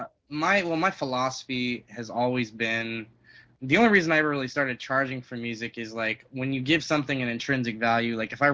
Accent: California, United States; born there; Well, I was born in California.

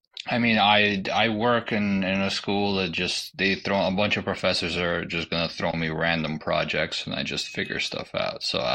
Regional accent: Brooklyn, New York, United States; Well, I'm Brooklyn, New York.

